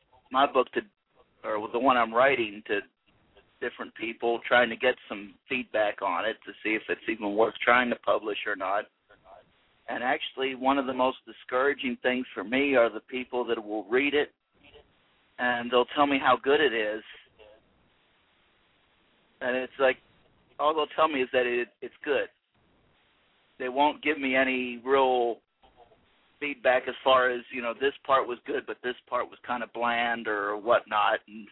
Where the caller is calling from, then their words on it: Oklahoma, United States; I'm calling from Oklahoma.